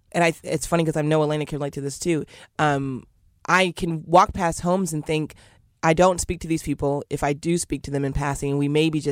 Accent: Seattle, Washington, United States; And we are from Seattle. So we've seen a large community our whole lives.

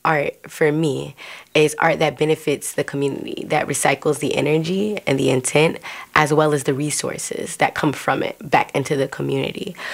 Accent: Jacksonville, Florida, United States; Okay, well, I'm from Jacksonville, and I am a poet, a hip-hop artist.

